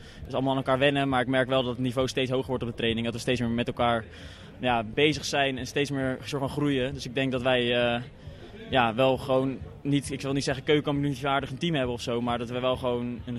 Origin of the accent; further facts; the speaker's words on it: Noordwijk, South Holland, Netherlands; Ik kom natuurlijk uit Noordwijk